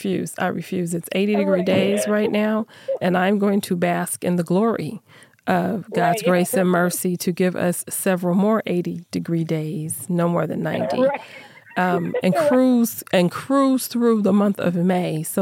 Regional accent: Arizona, United States; I grew up in Arizona

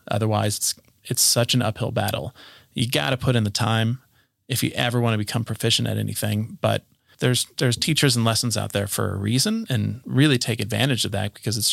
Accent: Littleton, Colorado, United States; Like, I grew up in Littleton, Colorado, you know, and I feel like you can easily continue to have the mindset of a small town.

